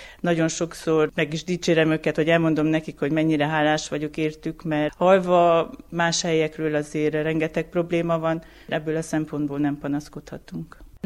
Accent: Dezs, Romania; now in Muzsna, Romania; én egy kicsit ilyen lokálpatrióta vagyok. Dezsi lány vagyok, Dezsből jöttem férhez Muzsnába, soha nem vágytam el.

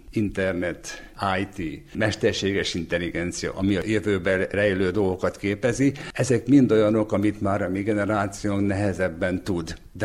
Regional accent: Odorheiu Secuiesc, Harghita, Romania; Székelyudvarhelyiként egy magyar lakta városból jutottunk el ide.

